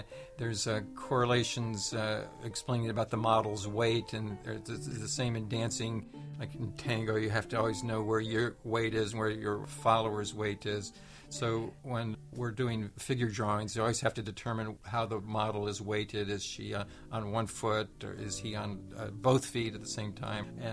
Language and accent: English; Pennsylvania, United States; Even in my hometown, I'm trying to keep these buildings, but somehow they are not valued enough, and so that might be part of it. And just also taking care of the land, and that's been a major issue in my part of Pennsylvania